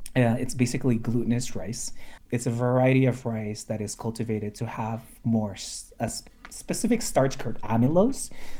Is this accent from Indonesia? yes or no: yes; Indonesia; also born or lived in New York City, United States; I grew up in Indonesia and also in New York City.